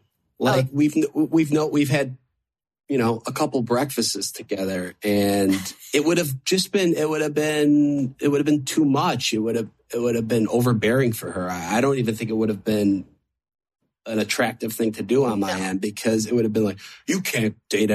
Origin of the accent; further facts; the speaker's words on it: Toronto, Ontario, Canada; I could say this because I'm from Toronto.